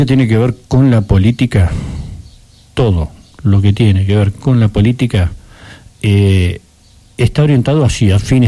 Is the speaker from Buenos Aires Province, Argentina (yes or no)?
yes; Azul, Buenos Aires Province, Argentina; Del centro de la provincia de Buenos Aires, Azul.